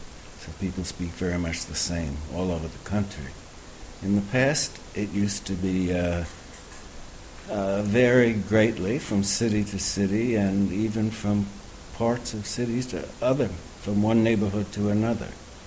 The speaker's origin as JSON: {"language": "English", "region": "New York", "country": "United States", "accent": "East Coast", "said": "It's American. I am from New York. I don't have a pronounced New York way of talking. More what in America we call East Coast, Middle East Coast speech."}